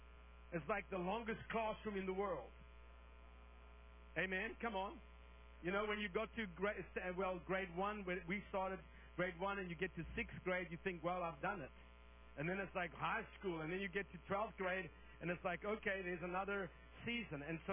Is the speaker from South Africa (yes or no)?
yes; South Africa; I grew up in the African bush, and I want to tell you, you know, we had to go to war.